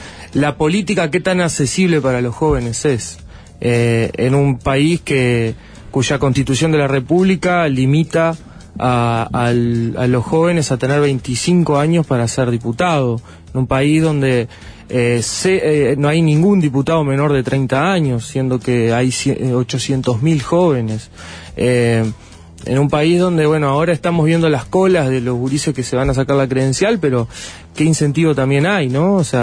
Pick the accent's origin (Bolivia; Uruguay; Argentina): Uruguay; Rivera; Soy de Rivera.